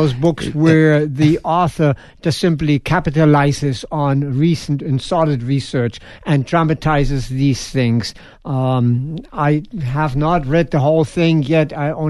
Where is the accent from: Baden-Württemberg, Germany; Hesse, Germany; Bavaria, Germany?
Hesse, Germany; now in United States; But since I'm originally from Hessen, the state of Hessen